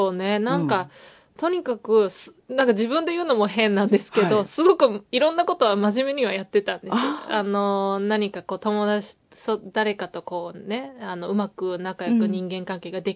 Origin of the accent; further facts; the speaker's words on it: Saitama, Japan; also born or lived in Osaka; 大阪で生まれて、はい、そして、2000年ぐらいかな、小学校4年生でその時ぐらいから、こっちの埼玉の方、関東の方に、はい、引っ越してきましたね。